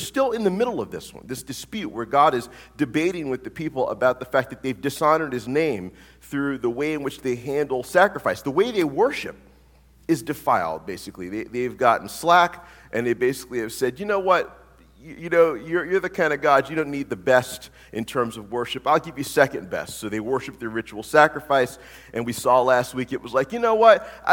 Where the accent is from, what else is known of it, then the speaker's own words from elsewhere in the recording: Louisiana, United States; from the deep south, specifically I'm from Louisiana, and which we, you know, people call it the Delta area, right, or the Gulf Coast.